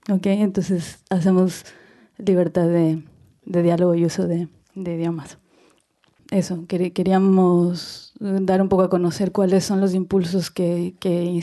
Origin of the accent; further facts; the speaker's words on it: Ecuador; moved away; yo vengo de Ecuador y podemos tejer una alianza aquí